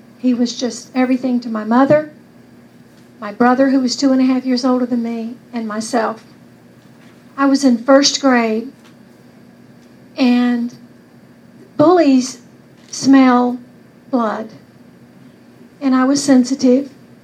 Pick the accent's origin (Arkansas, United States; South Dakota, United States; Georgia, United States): Georgia, United States; Eastman; She was from Dublin, and I'm from Eastman, which is about 30 miles apart.